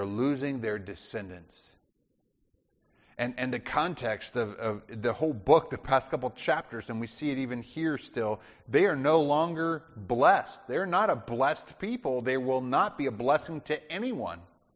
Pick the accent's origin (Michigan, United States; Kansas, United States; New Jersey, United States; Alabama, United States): Alabama, United States; I do remember growing up in Alabama, being out in the woods, and you come across a fresh blackberry bush.